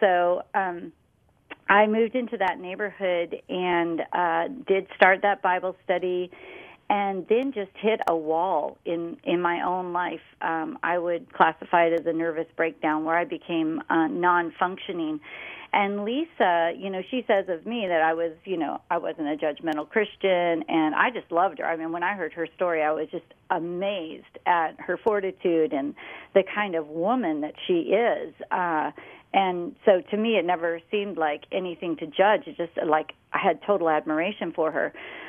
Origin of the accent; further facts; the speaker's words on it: Colorado, United States; now in Virginia, United States; we had moved from Colorado, which was my home state, to Virginia.